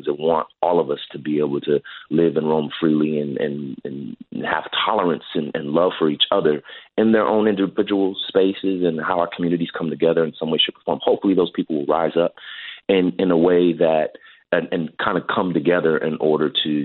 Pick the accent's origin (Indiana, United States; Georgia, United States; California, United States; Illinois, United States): California, United States; racially diverse school in California when I was in high school, if I'm not mistaken. And so for me, I grew up around Samoan kids, Filipino kids, obviously black kids, white kids, you know, Asian, Latino.